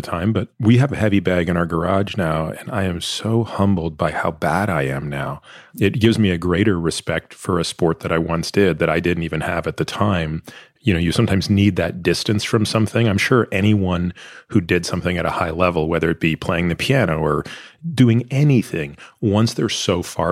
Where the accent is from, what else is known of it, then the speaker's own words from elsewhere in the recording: Toronto, Ontario, Canada; I grew up in Toronto.